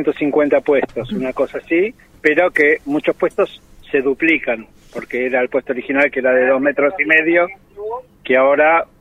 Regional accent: Buenos Aires, Argentina; De Buenos Aires.

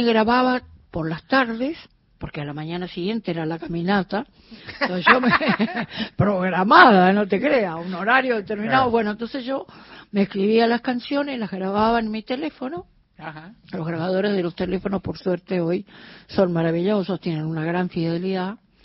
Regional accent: Corrientes, Argentina; moved away; la música de mi tierra, no hay duda, porque creo que ese extrañamiento que todavía siento, hace 40 años que me fui de Corrientes.

